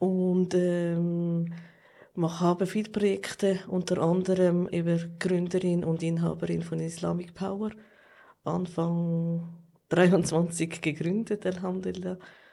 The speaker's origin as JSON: {"language": "German", "country": "Switzerland", "said": "Ich bin Schweizerin. Über 20 Jahre zum Islam konvertiert, Alhamdulillah. Ich bin Mutter von 5 Kindern."}